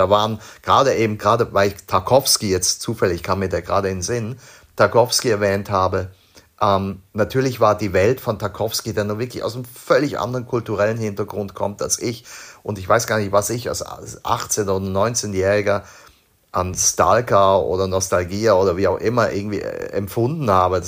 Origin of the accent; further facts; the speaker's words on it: Basel, Basel-Stadt, Switzerland; ich bin ja in Basel aufgewachsen